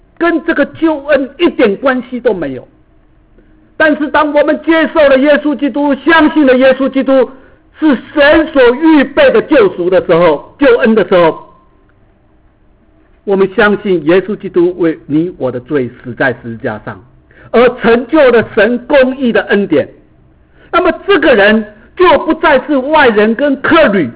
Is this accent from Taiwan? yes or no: yes; Taiwan; now in United States; 他知道我是从台湾来的